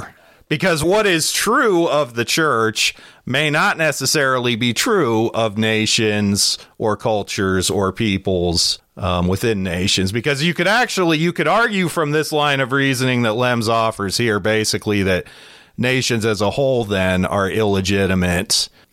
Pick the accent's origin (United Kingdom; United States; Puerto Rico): United Kingdom; England; I'm a snobby Englishman.